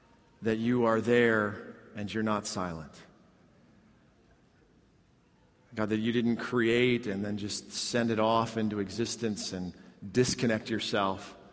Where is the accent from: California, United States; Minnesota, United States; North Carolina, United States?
Minnesota, United States; And because I'm from Minnesota, and my stomping grounds are the St. Croix River Valley, which borders Wisconsin and Minnesota.